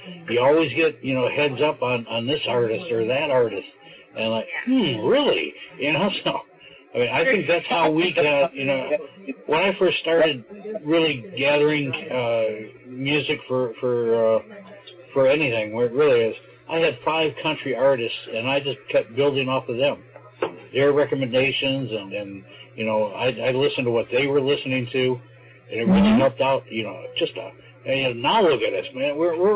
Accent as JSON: {"language": "English", "region": "Michigan", "country": "United States", "said": "Here I'm from Michigan, and I can't stand, you know, Detroit Lions or the Tigers or the basketball team."}